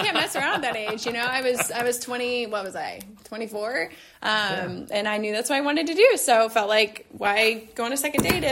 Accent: Warsaw, Masovian Voivodeship, Poland; Yeah, so I grew up, I'm from Warsaw

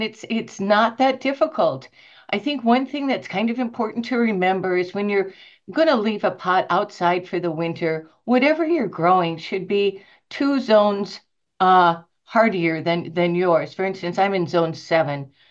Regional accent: Minnesota, United States; even when I was a little child growing up in Minnesota, my mother grew tulips.

